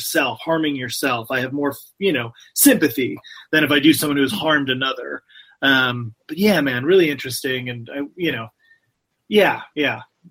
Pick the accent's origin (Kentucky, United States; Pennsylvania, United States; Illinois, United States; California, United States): California, United States; But growing up in the Bay Area, Tim Brown was a household name before Jerry Rice even.